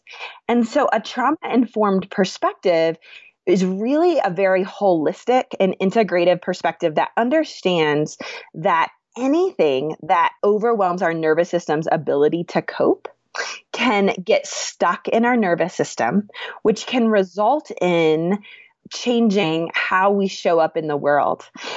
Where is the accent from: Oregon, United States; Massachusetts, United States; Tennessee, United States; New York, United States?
Oregon, United States; now in Colorado, United States; So I'm from Oregon originally, where it was like the northwest corner, super rainy, really gray, which it's beautiful there, but so gray.